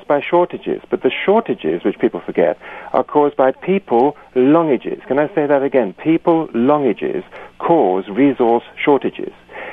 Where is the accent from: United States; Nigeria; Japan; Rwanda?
Rwanda; first language Kinyarwanda; English is a second language; I was born in Rwanda, Urundi, brought up there. Some of my friends were killed in the Rwandan genocide. And I spoke Kinyarwanda before I spoke English.